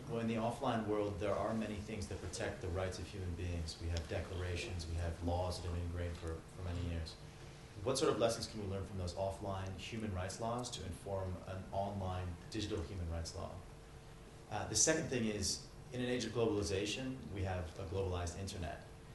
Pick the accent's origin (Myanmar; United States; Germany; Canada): Canada; East Coast; now in Netherlands; I choose to live in the Netherlands, even though I'm from Canada, the East Coast as well.